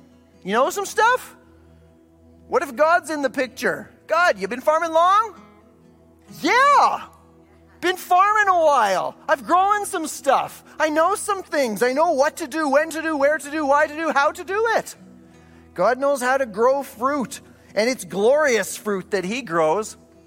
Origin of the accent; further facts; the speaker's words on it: Saskatchewan, Canada; I grew up in Saskatchewan.